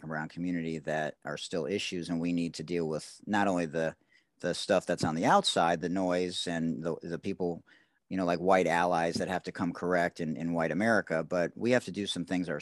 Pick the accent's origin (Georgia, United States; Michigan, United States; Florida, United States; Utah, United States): Michigan, United States; Detroit; because I'm from Detroit and, you know, I was integrated in fifth grade